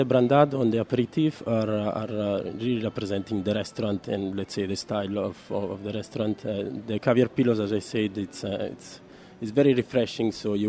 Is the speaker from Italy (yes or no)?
yes; Sardinia, Italy; I'm from Italy. I'm originally from Sardinia.